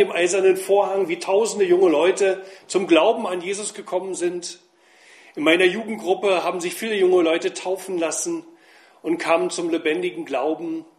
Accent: East Germany, Germany; Ich komme aus Ostdeutschland. Ich bin also ein richtiger Ossi.

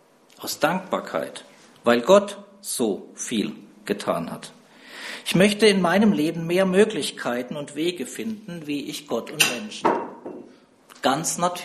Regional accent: Karlsruhe, Baden-Württemberg, Germany; Ich stamme aus Baden, bin in Karlsruhe geboren, aufgewachsen.

